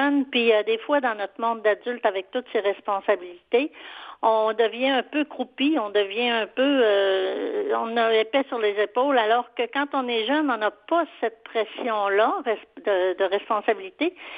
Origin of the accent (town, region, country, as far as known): Jonquière, Quebec, Canada; born or raised there